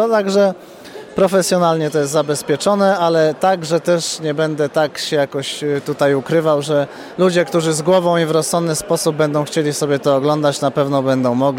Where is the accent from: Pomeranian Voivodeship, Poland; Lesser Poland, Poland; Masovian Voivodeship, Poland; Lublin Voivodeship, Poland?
Masovian Voivodeship, Poland; Warsaw; urodziłem się i mieszkam w Warszawie